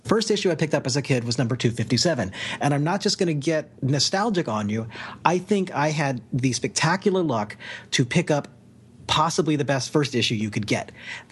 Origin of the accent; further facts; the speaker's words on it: Kansas, United States; My understanding, I'm from Kansas.